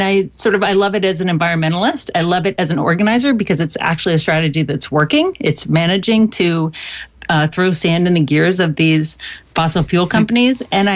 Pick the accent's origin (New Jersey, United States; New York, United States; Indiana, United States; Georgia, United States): Georgia, United States; Athens; So I grew up in Athens, Georgia, which is a sweet little college town, known for its music, for bands like